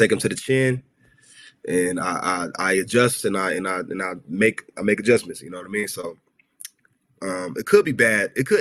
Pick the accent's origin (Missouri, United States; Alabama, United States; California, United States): California, United States; Los Angeles; I grew up in South Central.